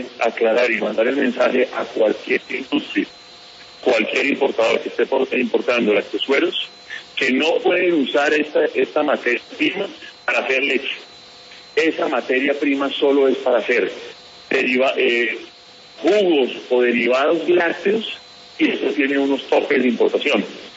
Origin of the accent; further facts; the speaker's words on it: Colombia; Nosotros tenemos que pensar en el mundo y trabajar como colombianos unidos y en equipo.